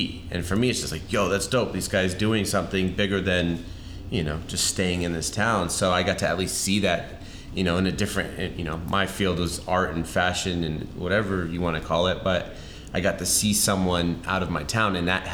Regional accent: Santa Rosa, California, United States; So as a kid, I grew up in Santa Rosa, California, small rural town, and there wasn't much coming out of there.

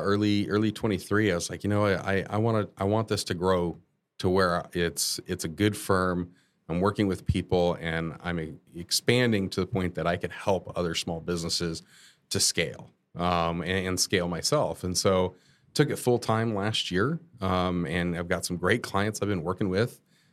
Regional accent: Panama City, Florida, United States; born there; now in Orlando, United States; This is home state for me. I was born up in Panama City

